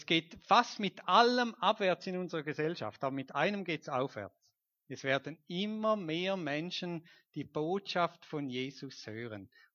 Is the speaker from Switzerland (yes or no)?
yes; Switzerland; wir sind Schweizer und wir leben ja nicht von der Hand in den Mund